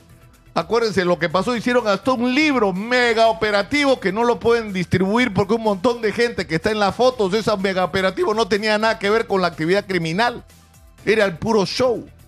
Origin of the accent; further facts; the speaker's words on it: Peru; como los peruanos somos babosos, no creemos esta historia.